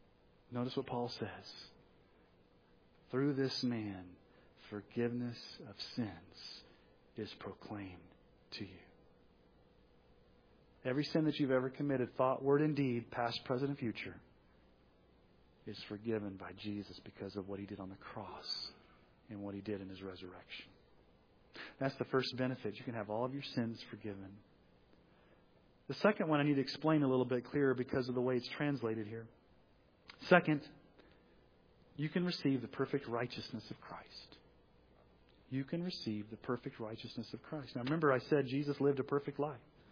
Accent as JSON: {"language": "English", "country": "United States", "tie": "born there", "said": "God and country, I was born in America."}